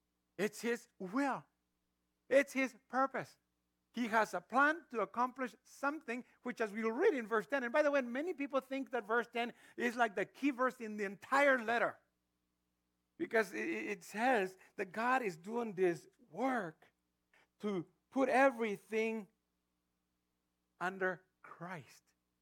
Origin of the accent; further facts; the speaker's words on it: Mexico; growing up in Mexico, in poverty, but we always had enough to eat